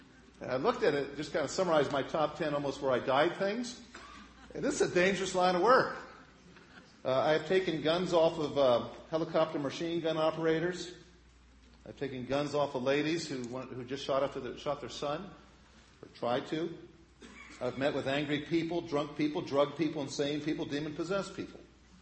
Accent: Pennsylvania, United States; I know growing up in Pennsylvania, Dutch country in Pennsylvania

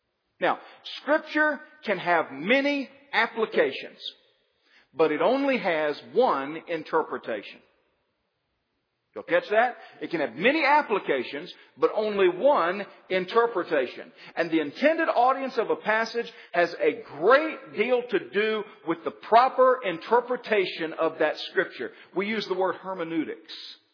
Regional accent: the South, United States; You understand Southerners more when you learn a little bit about the South. I'm a Southerner.

